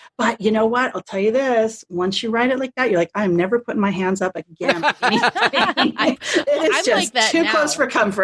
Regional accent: Anaheim, California, United States; So living and growing up in Anaheim, working at Disney was kind of a rite of passage, really.

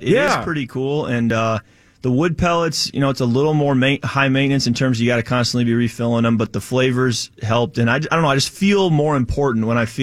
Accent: Michigan, United States; went back to my hometown in Michigan, watched a lot of sunsets.

